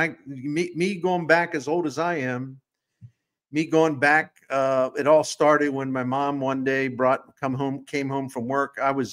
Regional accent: Baltimore, Maryland, United States; I grew up outside of Baltimore, between Baltimore and Washington, but closer to the Baltimore side.

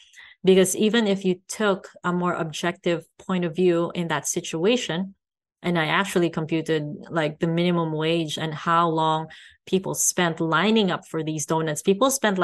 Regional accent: Philippines; I grew up poor. I grew up in the Philippines, which is, I would consider, you know, a poor country, a developing country.

